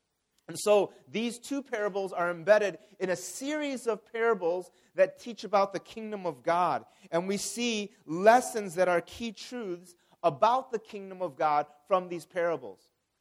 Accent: United States; I grew up in the 1990s, and I grew up in the United States

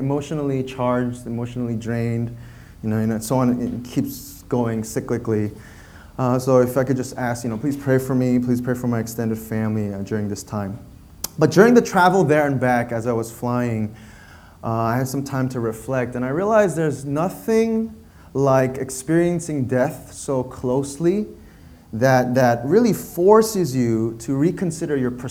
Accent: United States; So my parents were Korean immigrants. They moved to the U.S. I grew up in the States

